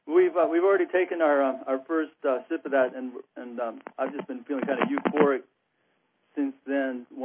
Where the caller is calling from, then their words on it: Big Sur, California, United States; Calling from Big Sur, California.